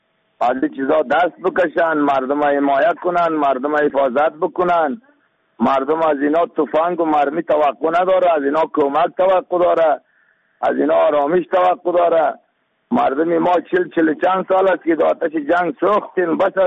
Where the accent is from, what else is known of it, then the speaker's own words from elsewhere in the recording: Afghanistan; ما شما افغان هستیم